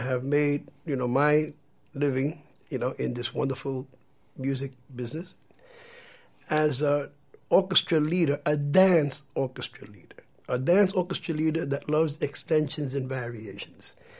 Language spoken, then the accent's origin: English; Bronx, New York, United States; also born or lived in Harlem; back to Harlem where I was born because I was raised in the Bronx. When I was 5 years old, I was brought to the Bronx by about 1941.